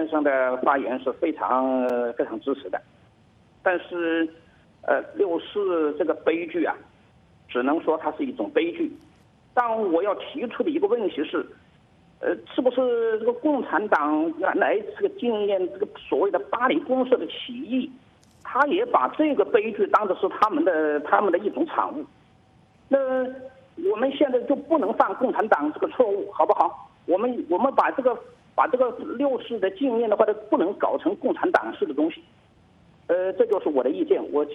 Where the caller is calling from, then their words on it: Hubei, China; 我是湖北的